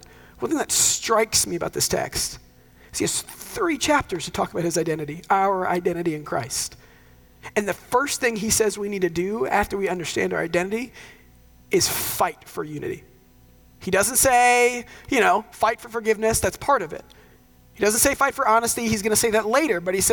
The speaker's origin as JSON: {"language": "English", "region": "the South", "country": "United States", "tie": "born or raised there", "said": "I share it, for one, because I grew up in the South and every church is some different degree of Baptist."}